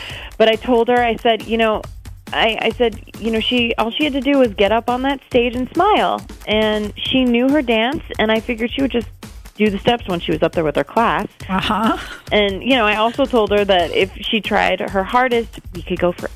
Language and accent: English; Beloit, Wisconsin, United States; I'm from Beloit.